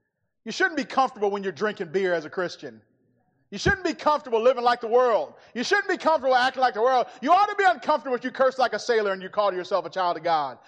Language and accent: English; Milwaukee, Wisconsin, United States; You know, I'm from Milwaukee, Catholic. You know what that means?